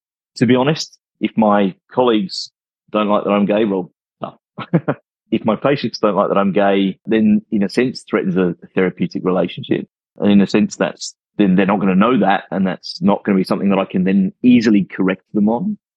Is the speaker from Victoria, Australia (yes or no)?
no; Sydney, New South Wales, Australia; also born or lived in United Kingdom; I grew up in the Bible Belt of Sydney and in the UK for some of my formative years, and where I lived was quite conservative.